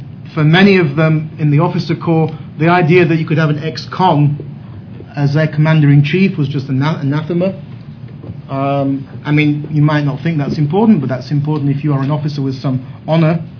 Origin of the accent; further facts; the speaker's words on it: United Kingdom; I'm from Britain